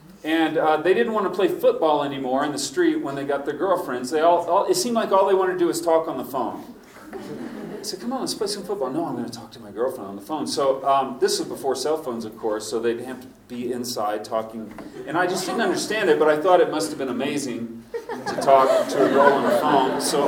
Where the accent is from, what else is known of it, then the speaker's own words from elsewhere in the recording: Texas, United States; accent: Texas hillbilly; So somehow I thought my Texas hillbilly accent is going to change everything for me in California.